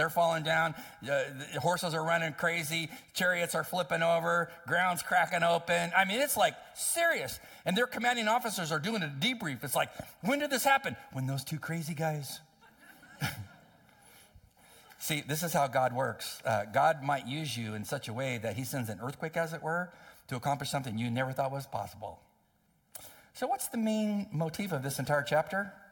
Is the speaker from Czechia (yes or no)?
no; El Centro, California, United States; where I grew up in El Centro, California, it was right on top of the San Andreas Fault.